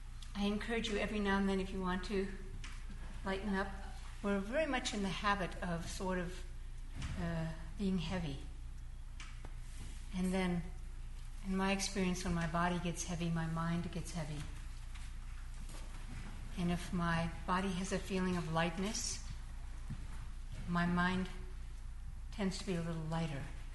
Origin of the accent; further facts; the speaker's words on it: United States; but I'm an American. I'm in a hurry.